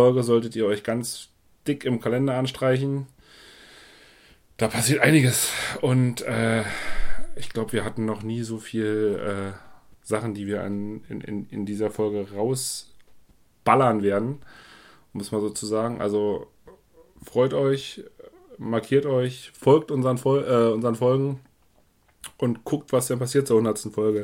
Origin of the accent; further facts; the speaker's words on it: Berlin, Germany; Wir kommen alle aus Berlin